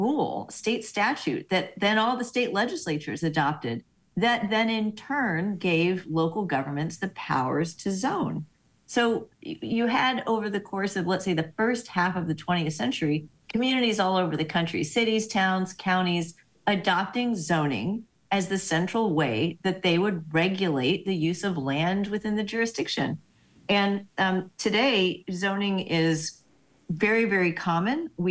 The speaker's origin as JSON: {"language": "English", "town": "Houston", "region": "Texas", "country": "United States", "tie": "born or raised there", "said": "So I grew up in Houston, the only large American city without zoning, and it's a bit of a hodgepodge."}